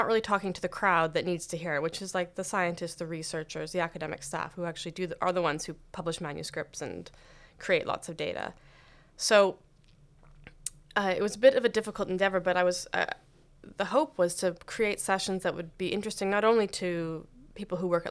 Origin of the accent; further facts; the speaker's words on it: Canada; moved away as an adult; also born or lived in Germany / South Africa; now in Norway; I am originally from Canada. I did my PhD in Canada about 15 years ago, I guess now.